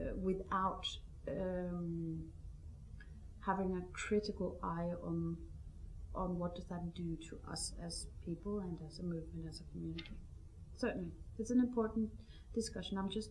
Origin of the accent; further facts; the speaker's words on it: Denmark; my home country. I'm from Denmark, where you have no debate on equal opportunity between men and women